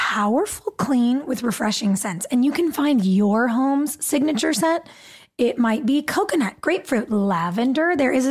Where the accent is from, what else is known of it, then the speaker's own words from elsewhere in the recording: New Jersey, United States; We're all Jersey girls or Jersey adjacent.